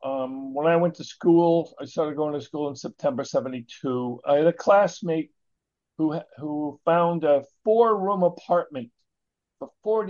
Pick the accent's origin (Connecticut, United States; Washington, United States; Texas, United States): Connecticut, United States; Growing up in Connecticut was more dangerous for me. I used to get beat up by bullies.